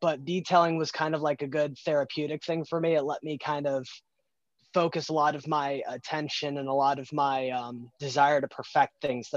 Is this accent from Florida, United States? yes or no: yes; Stuart, Florida, United States; also born or lived in Northwest Indiana; I'm in Stuart, Florida. We recently were in Northwest Indiana, but have moved back to my hometown of Stuart.